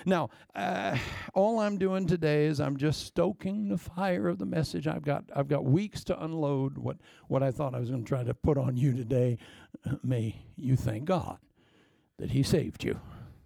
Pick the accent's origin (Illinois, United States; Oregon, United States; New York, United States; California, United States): California, United States; Agoura Hills; where are you from? I said, California. Where? Agoura Hills, California.